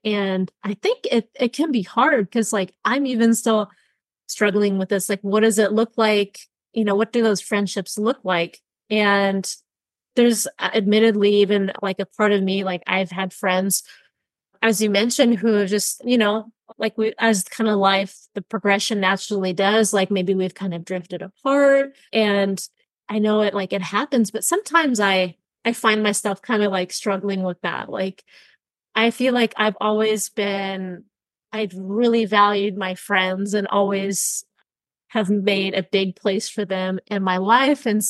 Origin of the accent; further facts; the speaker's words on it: California, United States; now in Sacramento, United States; I am originally from the Bay Area, and I moved 2.5 hours away to the Sacramento area about 10 years ago.